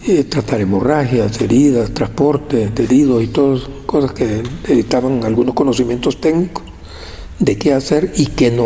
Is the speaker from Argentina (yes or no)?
no; El Salvador; yo me había educado en mi pueblo, un puerto, en instituciones públicas. Mi papá era médico también, entonces, digamos, tenía algunas comodidades y recursos que otra gente no tenía, sobre todo allá en El Salvador.